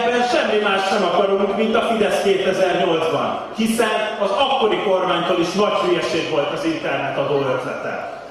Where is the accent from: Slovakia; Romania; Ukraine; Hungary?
Hungary; Egyenlőek vagyunk, magyarok vagyunk.